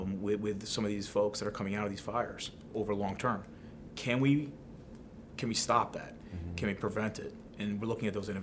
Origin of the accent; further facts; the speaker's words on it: Fairfax, Virginia, United States; I'm a Northern Virginia guy. I went to George Washington University. I grew up in Fairfax. I never want to leave the area